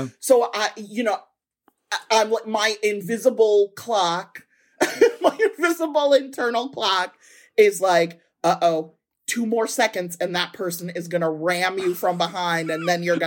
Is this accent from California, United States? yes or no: no; Chicago, Illinois, United States; now in Michigan, United States; I live in Michigan. I'm from Chicago